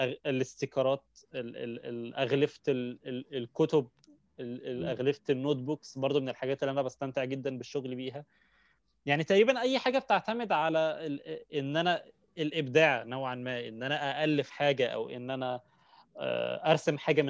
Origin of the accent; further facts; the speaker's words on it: Egypt; كان عندنا في مصر مجلات كتير